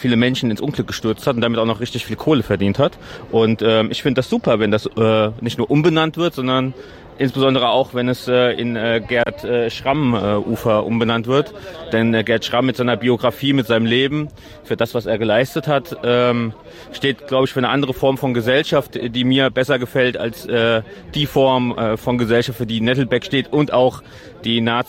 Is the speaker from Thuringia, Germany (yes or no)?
yes; Erfurt, Thuringia, Germany; Ja, also ich komme aus Erfurt und ich wohne hier auch schon sehr lange.